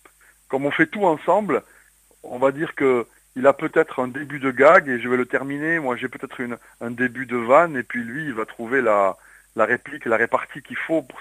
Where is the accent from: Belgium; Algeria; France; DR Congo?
France; Toulouse, Occitanie; Et moi, j'ai fait le conservatoire à Toulouse, puisque je suis toulousain, hein, d'origine.